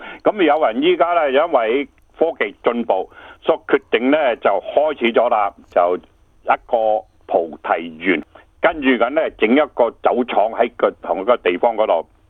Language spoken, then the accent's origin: Cantonese; China; now in Tasmania, Australia; 因为我哋中国人开始有多啲钱